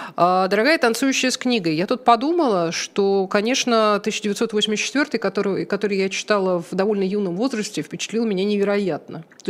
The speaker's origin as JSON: {"language": "Russian", "region": "Moscow", "country": "Russia", "said": "Я, кстати, тоже, когда познакомилась с Кацем, в первую очередь сказала ему, что я из Щукина."}